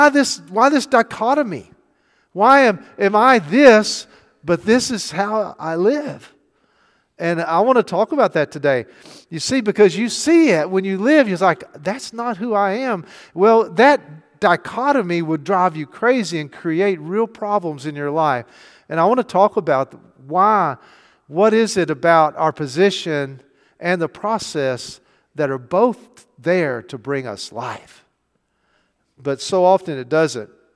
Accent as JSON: {"language": "English", "country": "United States", "said": "And as an American, you know what we do? We work hard."}